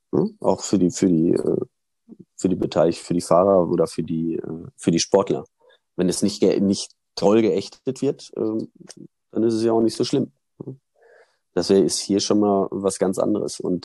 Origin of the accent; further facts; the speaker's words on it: Germany; Ich komme aus Deutschland